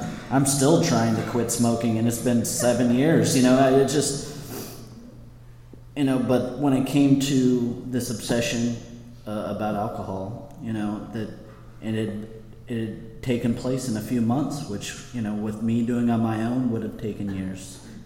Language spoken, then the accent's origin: English; Montana, United States; I always wanted to go to school in a big city, you know, because I'm from Montana.